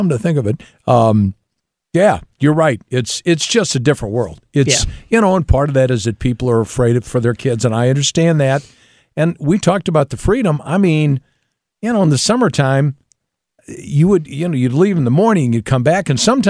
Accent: Crestwood, Missouri, United States; when I was growing up in Crestwood, we lived in Crestwood, and there's a park over in Webster.

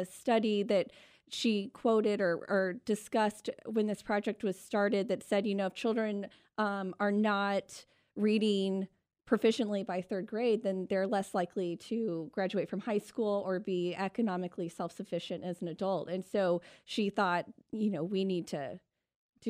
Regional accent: Peoria, Illinois, United States; also born or lived in Decatur; My dad was a business owner here for decades, and though I was raised in Peoria, after my parents split, I was here every other weekend during summers, and a lot of my happiest memories are in Decatur.

